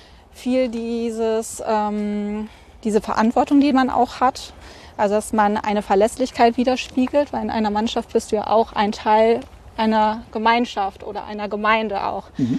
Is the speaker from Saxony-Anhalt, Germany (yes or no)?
no; Moers, North Rhine-Westphalia, Germany; damals noch in Moers, in meiner Heimatstadt.